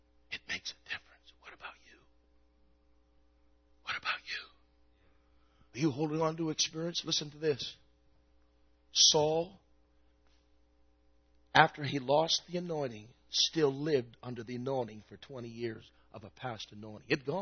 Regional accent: Canada; And so I said I was from Canada.

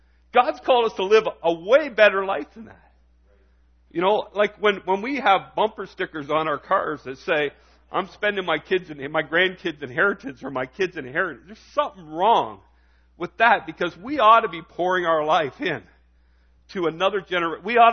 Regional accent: Canada; There is, as a Canadian society, I think there's a lot of things that we miss out on because in our culture we're kind of reserved.

